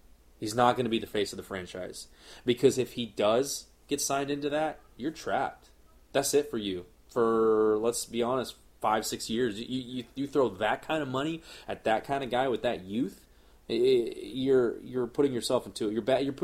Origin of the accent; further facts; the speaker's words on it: Garland, Texas, United States; Primo's Lake Ray Hubbard is in Garland, Texas. My hometown. It's not in Rockwall.